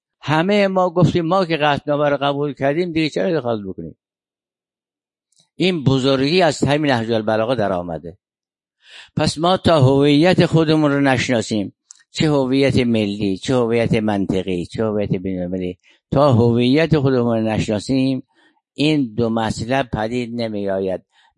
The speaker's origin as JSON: {"language": "Persian", "country": "Iran", "said": "ما کی هستیم؟ ما ایرانی هستیم"}